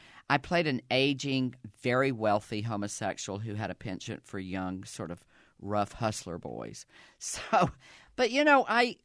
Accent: the South, United States; accent: Southern; for some reason, I would try to drop my Southern accent, and I fell into Cockney.

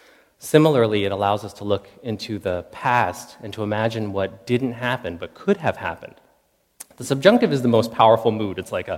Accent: Pennsylvania, United States; Growing up in Pennsylvania as a Vietnamese refugee, I often thought about what would have happened if my family hadn't escaped Saigon in 1975.

